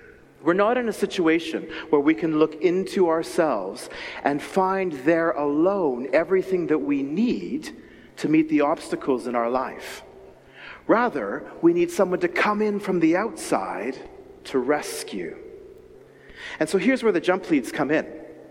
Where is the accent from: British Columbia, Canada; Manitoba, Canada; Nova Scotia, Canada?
Manitoba, Canada; Winnipeg; born there; we had a cabin on Lake Manitoba in Canada. I was born in Winnipeg, near there.